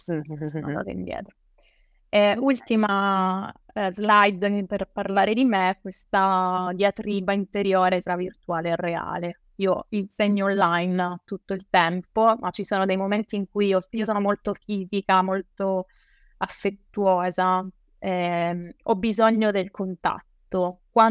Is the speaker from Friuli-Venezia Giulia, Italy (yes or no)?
no; Sicily, Italy; in Sicilia trovare nel mio paese una tia da shawarma è impossibile